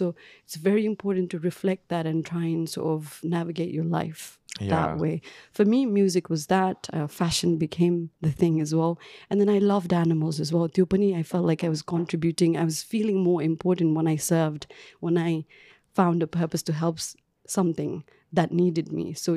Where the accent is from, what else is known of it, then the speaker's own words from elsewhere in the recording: Kathmandu, Bagmati, Nepal; English is a second language; Very tomboyish back in the day when I grew up in Kathmandu.